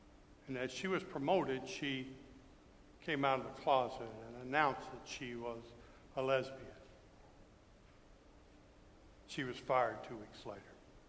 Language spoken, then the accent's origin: English; Mississippi, United States; I grew up in Mississippi, just at the height of the civil rights movement. It was a difficult time.